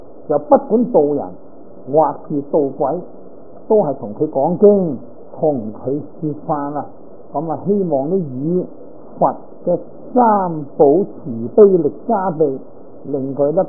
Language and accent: Cantonese; Guangdong, China; 咁我都系广东人啦，标准广东人啊，但系好多广东话我都唔懂。你话讲客家话啦，我都仲可以揣摩呢个心理啦。都仲听得个七七八八啊！